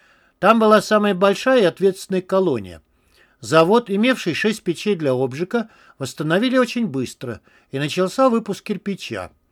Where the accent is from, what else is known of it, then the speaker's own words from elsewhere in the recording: Ivanovo Oblast, Russia; Я из Ивановской области, тут рядом совсем.